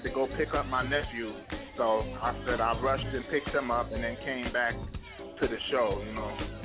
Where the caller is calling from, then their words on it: Charleston, United States; calling from Charleston.